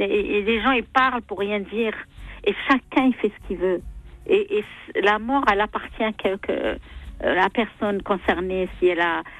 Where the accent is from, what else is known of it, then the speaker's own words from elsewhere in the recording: Oran, Oran Province, Algeria; Je suis algérienne, je suis d'Oran.